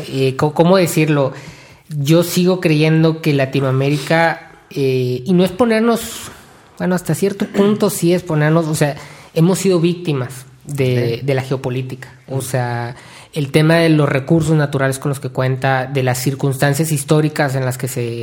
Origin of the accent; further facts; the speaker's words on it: Mexico; porque como mexicano, a lo mejor alguien que está escuchando dice, oye, ¿por qué están hablando de esto?